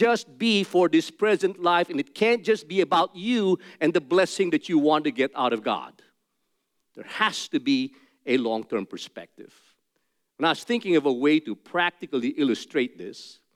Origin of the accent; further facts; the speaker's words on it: Manila, Metro Manila, Philippines; Many of you know that I'm from the Philippines, and I grew up in Manila.